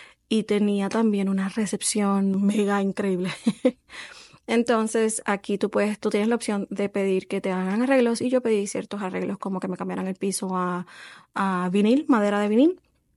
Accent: Puerto Rico; yo soy boricua. Los boricuas hablamos de dinero

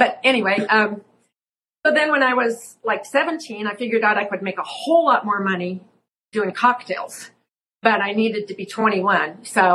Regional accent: Minnesota, United States; also born or lived in Colorado; So yeah, I grew up in Minnesota and then Colorado and then married.

